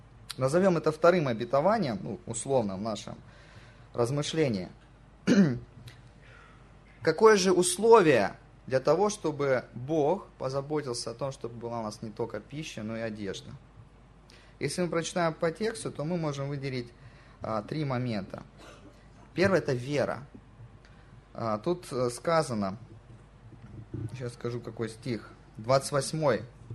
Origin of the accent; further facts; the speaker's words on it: Krasnodar, Krasnodar Krai, Russia; Вы знаете, я из Краснодара, в регионе там тоже очень много торговых центров построили.